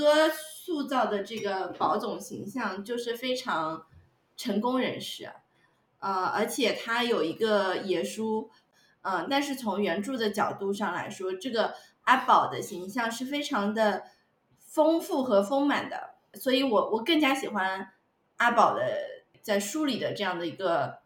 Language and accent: Chinese; Hangzhou, Zhejiang, China; 我不知道上海人，但我们杭州人的话，小的时候也会经常吃泡饭